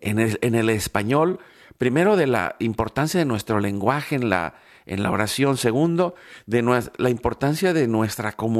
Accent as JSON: {"language": "Spanish", "country": "Mexico", "tie": "born there", "said": "cuando yo nací, ahí en México nos llamábamos que éramos los hijos de las crisis"}